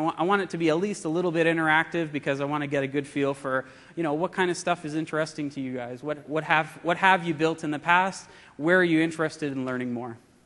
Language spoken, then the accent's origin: English; Canada; I am Canadian.